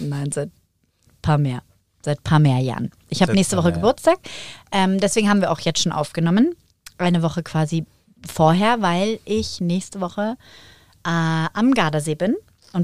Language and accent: German; Germany; also born or lived in Northern Italy; also eigentlich bin ich Deutsche, aber ich habe halt in Norditalien gelebt und da auch viel gearbeitet und habe aber hauptsächlich, also da viel mit Süditalienern, die italienische Sprache gelernt und deswegen, man kann mich halt gar nicht einordnen